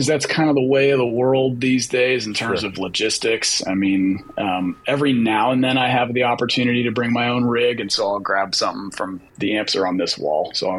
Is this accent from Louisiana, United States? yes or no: no; Menlo Park, California, United States; Yeah, I grew up in Menlo Park.